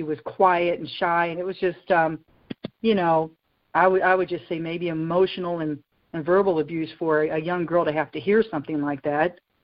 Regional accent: Roanoke, Virginia, United States; I know when I was 16 years old and I grew up in Roanoke, Virginia, just outside of Roanoke, Virginia

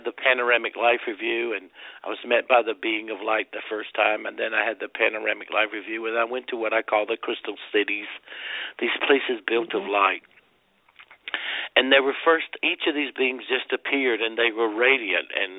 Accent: South Carolina, United States; You know, I'm some guy from South Carolina

